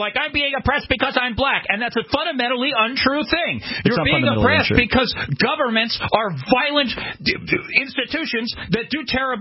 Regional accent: New York, United States; I'm from Long Island, and if you go out to Mastic, it's not the nicest of places

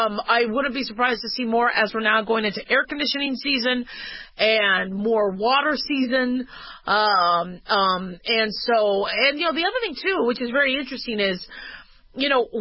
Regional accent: Arizona, United States; also born or lived in Las Vegas, Nevada; I grew up in Arizona and Vegas, and I would love just hanging out by the produce.

